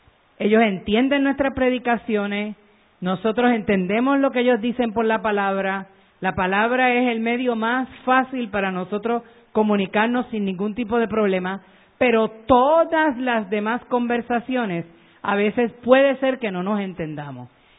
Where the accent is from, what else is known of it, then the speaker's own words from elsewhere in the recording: Puerto Rico; usted nunca como puertorriqueño va a decir que algo que le han traído pues no le gustó